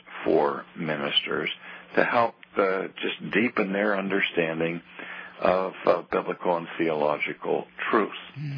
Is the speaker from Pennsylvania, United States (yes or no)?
yes; Pittsburgh, Pennsylvania, United States; and so since I'm from Pittsburgh, I get the sports wrap-up every evening